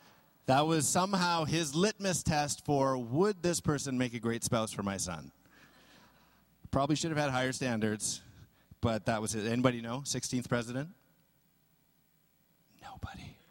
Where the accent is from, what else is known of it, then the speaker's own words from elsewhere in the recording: Canada; because I was born in Canada, and except for a stint as a toddler, I've always lived in Canada.